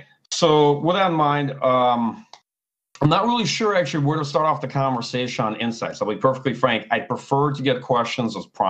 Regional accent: Ukraine; I'm originally from the Soviet Union, I'm originally from Ukraine, for those who don't know. And so I speak Russian pretty well, and I understand Ukrainian reasonably well.

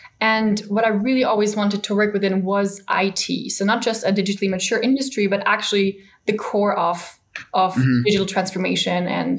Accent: Denmark; also born or lived in Germany / Malta; But I was born in Germany because my parents happened to live there when I was born. I grew up in Denmark. That's where I studied as well. I went to the US and Canada to study as well abroad for half a year each-ish.

